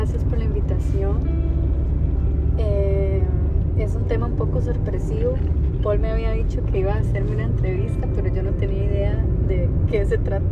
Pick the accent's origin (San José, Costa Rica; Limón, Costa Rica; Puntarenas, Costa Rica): Puntarenas, Costa Rica; Parrita; yo soy de Parrita. Parrita es un pueblito chiquitito que está en medio de Jacó y Quepos. Yo siento que las personas que somos de campo o de lugares como Parrita